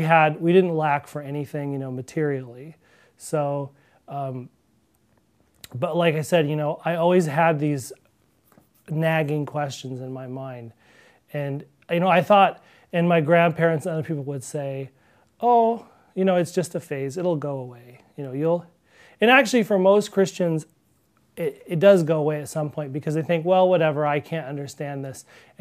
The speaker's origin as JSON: {"language": "English", "town": "Long Beach", "region": "California", "country": "United States", "tie": "born or raised there", "also_born_or_lived": "Berkeley", "said": "I was born in Berkeley, California in 1971. And my family moved when I was about 2 years old to Long Beach, California, which is near Los Angeles in Southern California. And that's where I grew up."}